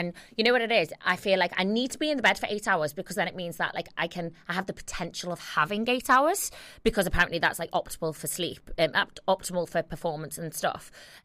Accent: Liverpool, North West England, United Kingdom; I'm from Liverpool, so us Northerners stick together.

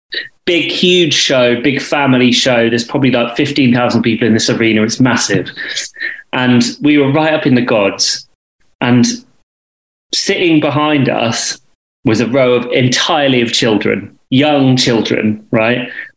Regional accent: England, United Kingdom; you can tell I'm English.

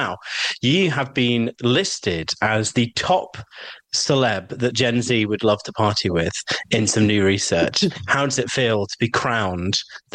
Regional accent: England, United Kingdom; I trace my family history all the way back to 1066. I'm English thoroughbred, so you know, okay.

